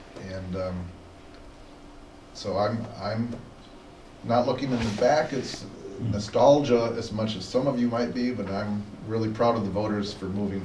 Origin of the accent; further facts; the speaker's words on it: Boynton City, United States; I grew up in Boynton City, and I remember this building